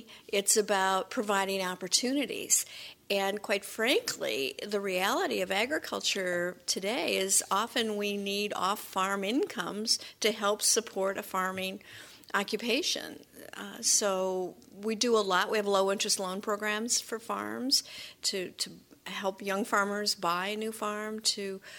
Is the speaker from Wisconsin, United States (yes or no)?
yes; Heartland, Wisconsin, United States; I grew up on a beef cattle farm in Heartland, Wisconsin.